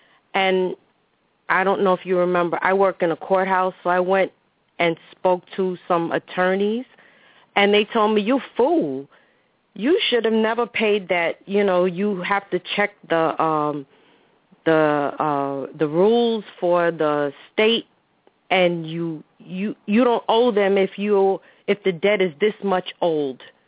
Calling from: New York, United States; from New York.

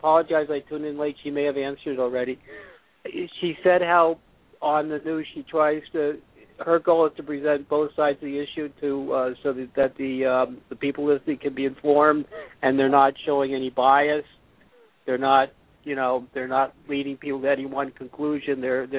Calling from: Bethlehem, Pennsylvania, United States; from Bethlehem, Pennsylvania.

